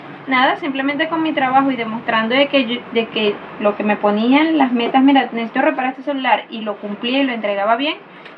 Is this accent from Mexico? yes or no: no; Venezuela; moved away; como nosotros vinimos de Venezuela